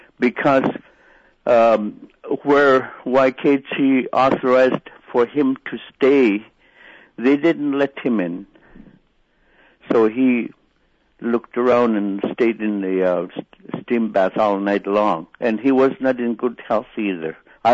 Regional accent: Marshall, Alaska, United States; I come from Marshall and Russian Mission, and I have relatives who live in Kuskokwim River, like in Akachuk and elsewhere.

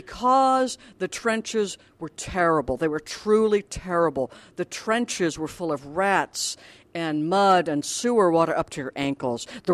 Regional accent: United States; And also because I'm an American.

